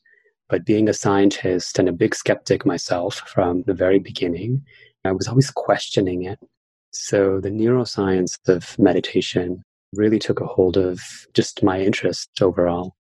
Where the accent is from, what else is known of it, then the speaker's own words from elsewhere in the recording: New York City, New York, United States; So I grew up in New York City and I come from a family of meditators.